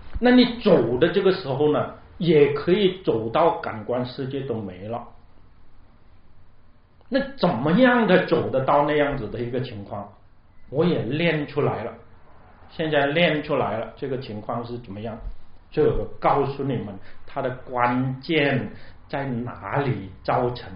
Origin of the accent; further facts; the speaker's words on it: China; 我是中国人的那个年代都有办法发明